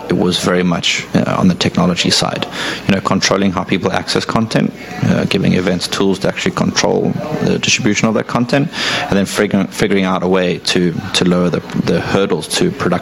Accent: South Africa; You can hear I'm not from the U.S., so I'm South African.

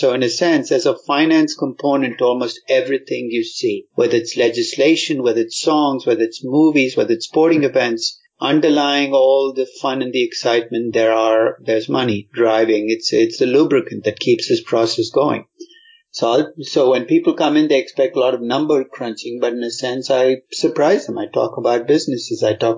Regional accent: India; moved away as an adult; I grew up in India. I came to get my MBA at UCLA in the late 1970s

